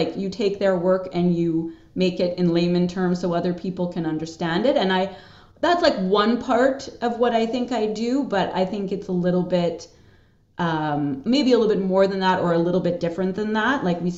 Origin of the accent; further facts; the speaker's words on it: Montreal, Quebec, Canada; also born or lived in Germany / Hamilton; I had done like live in Germany, then moved, you know, I'm originally from Montreal, then I was living in Hamilton